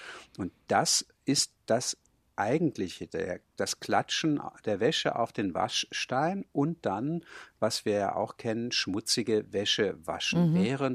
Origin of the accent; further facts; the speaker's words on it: Burgheik, Bavaria, Germany; also born or lived in Hamburg; Ich bin ja in Oberfranken auf dem Dorf in Burgheik aufgewachsen und dort war es eben so, ich sprach Hochdeutsch und kein anderes Kind sprach Hochdeutsch.